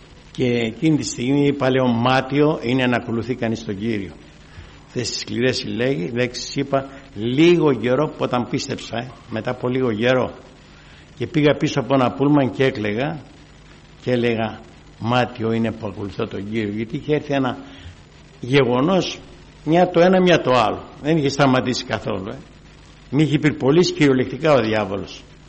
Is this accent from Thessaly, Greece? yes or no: no; Rizoupoli, Attica, Greece; εγώ είμαι από τη Ριζούπολη. Το 84 έχω πιστέψει … εργάζομαι εκεί στην Ήπειρο